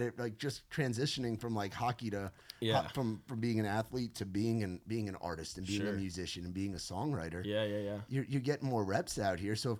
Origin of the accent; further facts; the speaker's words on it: New York, United States; I didn't play hockey, but growing up in New York, like, went to a lot of games at the Garden, watching the Rangers